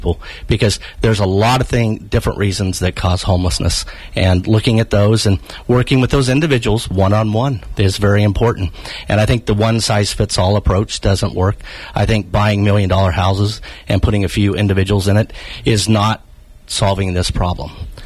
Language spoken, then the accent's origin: English; Willows, California, United States; Well, you know, I grew up in Willows, California, which is about an hour and a half away from here. Grew up on a 300-acre rice ranch.